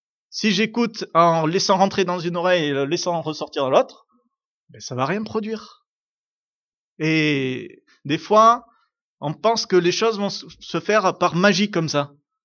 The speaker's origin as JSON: {"language": "French", "country": "France", "said": "nous, en tant que Français connus par le monde"}